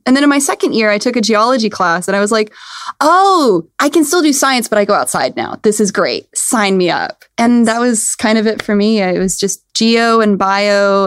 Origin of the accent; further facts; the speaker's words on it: Tennessee, United States; And I grew up kind of in the Appalachian Mountains in East Tennessee. I don't often sound like it. I can if it suits.